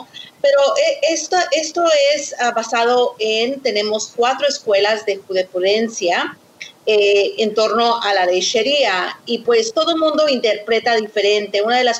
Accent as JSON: {"language": "Spanish", "country": "Mexico", "said": "soy mexicana, hueso colorado"}